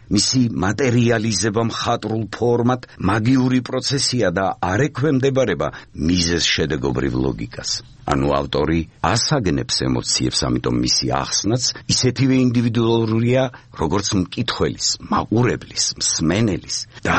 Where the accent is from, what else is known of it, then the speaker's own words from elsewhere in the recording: Batumi, Adjara, Georgia; ზღვის პირას დავიბადე, მთელი ცხოვრება ზღვა იყო ჩემი თანამგზავრი.